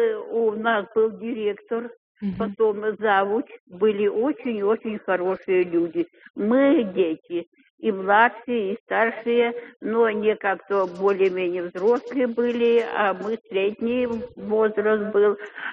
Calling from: Moscow, Russia; Да, я из Москвы звоню.

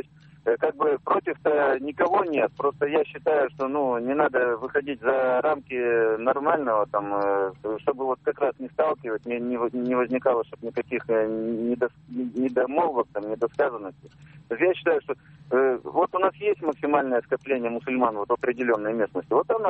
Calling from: Yekaterinburg, Sverdlovsk Oblast, Russia; из Екатеринбурга.

